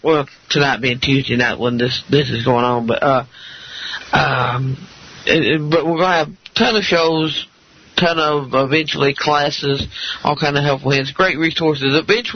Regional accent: Alabama, United States; now in Sanger, United States; I'm originally from Alabama, but now we live north central Texas, just above the Dallas-Fort Worth area.

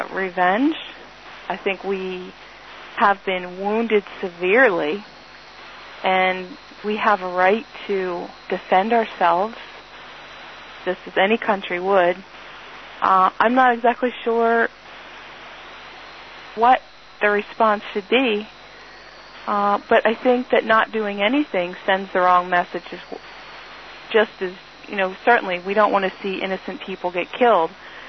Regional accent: United States; As an American, just to give you an idea of how emotional this is for all of us

